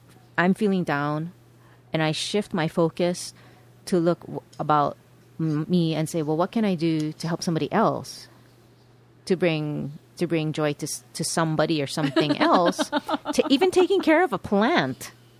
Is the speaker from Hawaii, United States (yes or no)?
yes; Hawaii, United States; We're from Hawaii, so we got a little bit of Hawaii flavor in here sometimes.